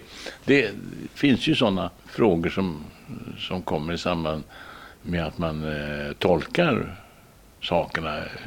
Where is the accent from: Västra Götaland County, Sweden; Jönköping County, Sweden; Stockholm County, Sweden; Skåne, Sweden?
Stockholm County, Sweden; Stockholm; now in London, United Kingdom; Jag är ju stockholmare och svensk på det sättet. Men det är klart att jag har ju bott in mig här, så jag känner mig ganska hemma här. Det gör jag ju. Men jag känner mig inte som någon londoner eller någon engelsman.